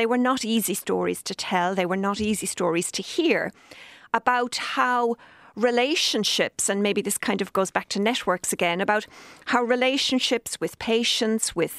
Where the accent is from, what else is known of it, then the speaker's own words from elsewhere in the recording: Ireland; moved away; So I've always been fascinated by that as an Irish woman who also left Ireland initially in the 80s, then again in the 1990s on Slattery's bus. I remember getting Slattery's bus from Cork in the late 1980s and heading off to London.